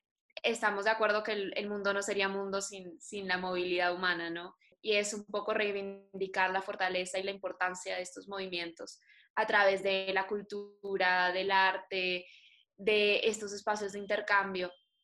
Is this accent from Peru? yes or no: no; Uruguay; also born or lived in Colombia; Yo soy colombiana, criada en Uruguay. Tengo, en este momento, 24 años.